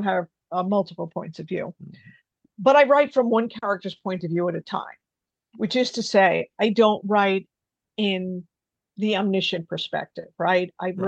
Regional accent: New York, United States; especially, you know, I'm a New Yorker. I'm a sarcastic person. That's how I view life.

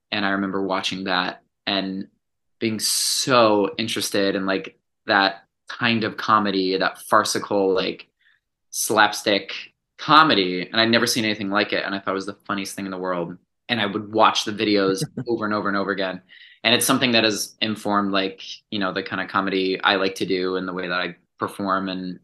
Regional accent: Delaware, United States; I'm from Delaware, which yes, also Anna who's LA who's on your show. We went to high school.

